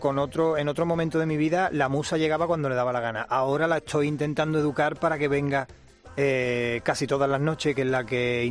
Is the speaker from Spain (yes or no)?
yes; Jerez de la Frontera, Andalusia, Spain; he tenido que contar con profesionales de mi tierra, de Jerez de la Frontera